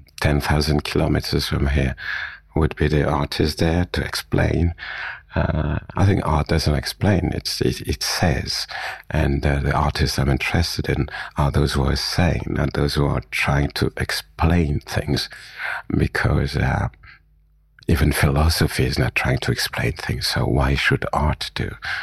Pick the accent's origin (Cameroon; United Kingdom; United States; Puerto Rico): Cameroon; I don't need to say I'm from Cameroon or from Africa, etc. It's obvious.